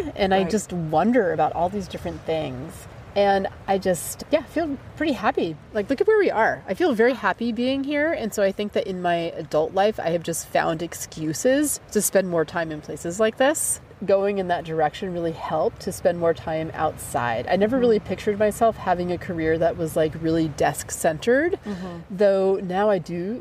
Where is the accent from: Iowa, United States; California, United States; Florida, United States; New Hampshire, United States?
New Hampshire, United States; I grew up in New Hampshire